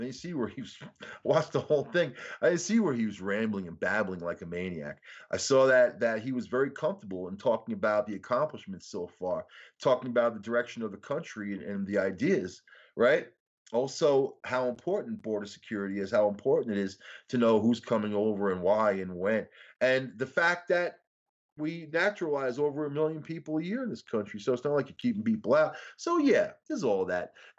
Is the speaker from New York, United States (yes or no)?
yes; Rockville Centre, New York, United States; people I grew up with in Rockville Center, Long Island.